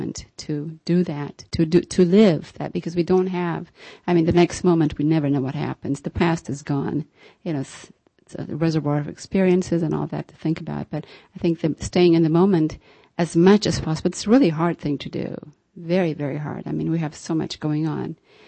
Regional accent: Ethiopia; you know, the fact that I'm from Ethiopia is quite incidental.

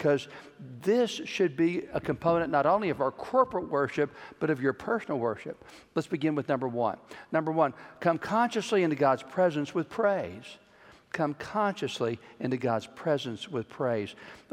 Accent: Texas, United States; I'm from Texas. I like to smoke my beef.

